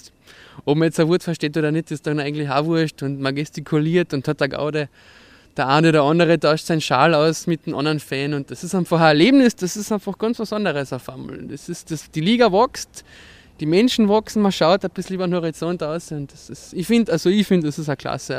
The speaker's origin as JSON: {"language": "German", "country": "Austria", "said": "man freut sich immer als Österreicher natürlich gerade über billigere Eintrittspreise, über billigeres Bier, anderes Bier."}